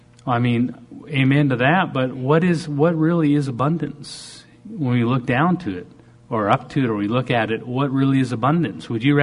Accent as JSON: {"language": "English", "country": "Canada", "lives_now": "United States", "said": "And I'm proud Canadian. I'm proud to live in America."}